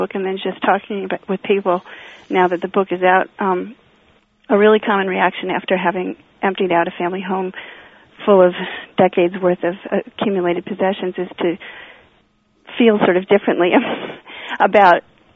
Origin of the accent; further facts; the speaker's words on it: Minnesota, United States; I was living in New York City at the time, and my father, I grew up in Minnesota, and that's where the house was.